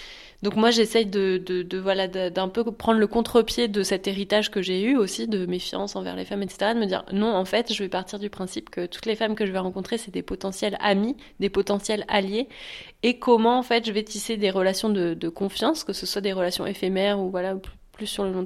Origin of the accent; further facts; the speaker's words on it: Caen, Normandy, France; now in Royan, France; En fait, moi de base je suis normande, je viens de Caen et j'ai emménagé dans le Royan il y a un an et demi.